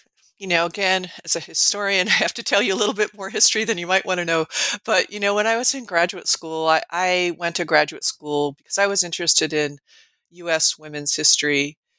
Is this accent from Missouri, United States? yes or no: no; Colorado, United States; also born or lived in California / New Mexico; now in Nebraska, United States; But I grew up in mostly in Colorado. And then I've spent a lot of my adult life in California, New Mexico, and mostly here in Nebraska, where I live now.